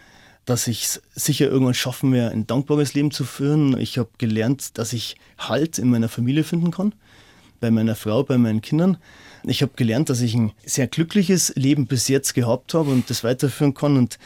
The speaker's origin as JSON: {"language": "German", "town": "Dachau", "region": "Bavaria", "country": "Germany", "said": "ich komme aus Dachau"}